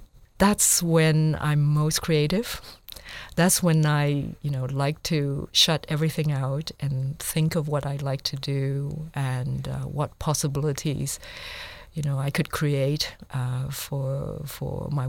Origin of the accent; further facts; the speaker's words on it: Hong Kong; when I was growing up in Hong Kong, even though I love school, I love my summer holidays more.